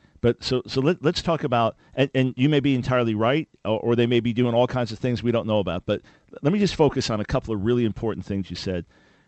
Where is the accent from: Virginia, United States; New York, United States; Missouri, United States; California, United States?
New York, United States; when I'm from New York, you're from Boston